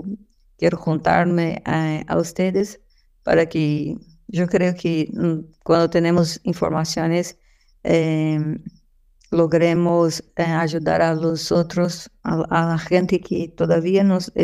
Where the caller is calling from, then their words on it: São Paulo, Brazil; Soy de San Pablo.